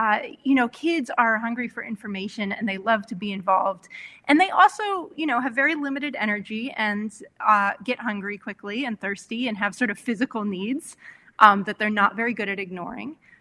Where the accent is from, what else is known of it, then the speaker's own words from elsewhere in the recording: California, United States; I grew up being outdoors in California where the fire hazard is so high that we almost never had fires at all.